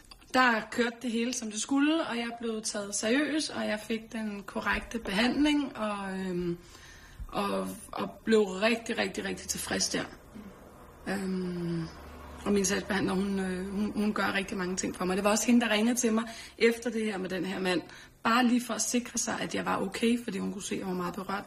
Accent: Brøndby, Capital Region of Denmark, Denmark; jeg er også født og opvokset i Brøndby, men har været flyttet herfra og så kommet tilbage.

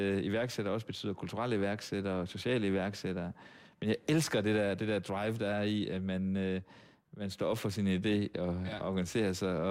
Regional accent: Aalborg, North Denmark Region, Denmark; moved away as an adult; Fordi jeg flyttede så fra Aalborg til København efter gymnasiet

